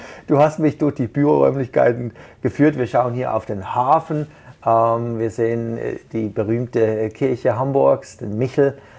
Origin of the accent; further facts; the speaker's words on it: Basel, Basel-Stadt, Switzerland; ich komme aus Basel, auch dort ist natürlich Schifffahrt ein großes Thema.